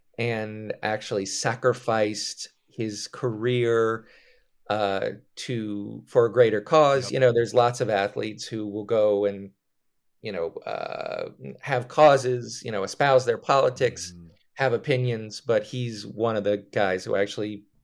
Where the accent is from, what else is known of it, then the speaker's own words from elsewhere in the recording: Richmond, Virginia, United States; especially I grew up outside of Richmond, Virginia.